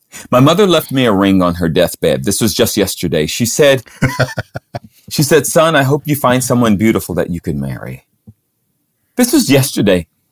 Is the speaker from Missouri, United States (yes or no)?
yes; St. Louis, Missouri, United States; Yeah, I'm from St. Louis, man.